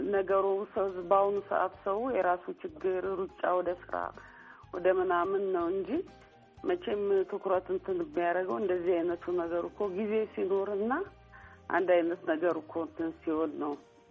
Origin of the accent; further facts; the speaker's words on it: Addis Ababa, Ethiopia; አዲስ አበባ ላይ ነው ተወልጄ ያደኩት። ወደ ትግራይ አካባቢ ነው።